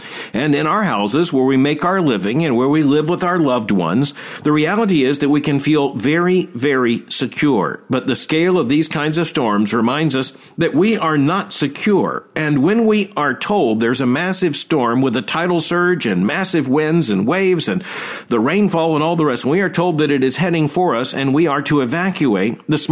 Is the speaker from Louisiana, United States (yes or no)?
no; Florida, United States; Now, when I was a boy growing up in Florida